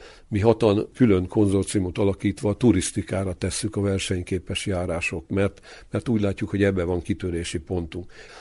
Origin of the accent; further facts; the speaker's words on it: Harta, Bács-Kiskun, Hungary; born there; Nekem nem csak Harta a szívem csücske, ugye én ide is születtem